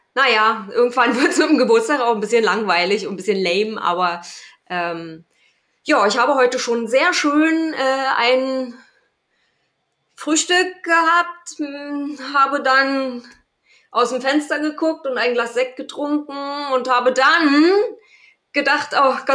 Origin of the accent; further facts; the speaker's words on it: Berlin, Germany; ich bin genetisch nicht dazu veranlagt, Bayern-Fan zu werden, als Berlinerin.